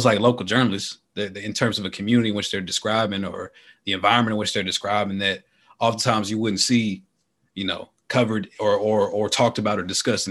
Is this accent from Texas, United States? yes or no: yes; Dallas, Texas, United States; Cotton Bowl. I'm from Texas. I'm from Dallas.